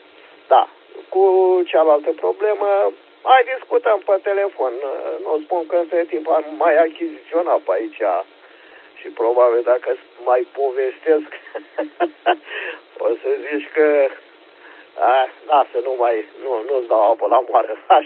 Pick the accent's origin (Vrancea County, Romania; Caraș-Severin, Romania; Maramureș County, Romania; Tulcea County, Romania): Vrancea County, Romania; Focșani; eu sunt din Focșan